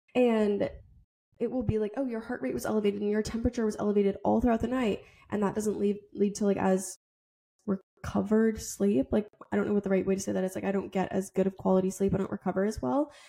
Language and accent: English; Massachusetts, United States; like, I'm from Massachusetts and love the Celtics.